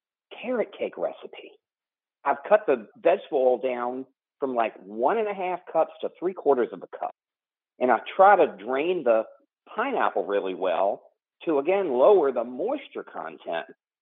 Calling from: Huddleston, Virginia, United States; I'm calling from Huddleston, Virginia.

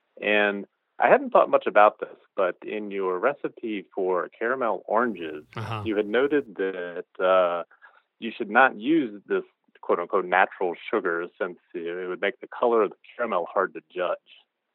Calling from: Fairfax, Virginia, United States; I'm calling from Fairfax, Virginia.

